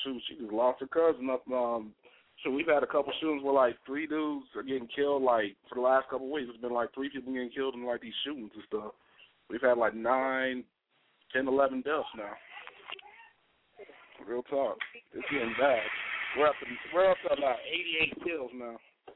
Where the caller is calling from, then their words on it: Kansas City, Missouri, United States; I'm calling from Kansas City, Missouri.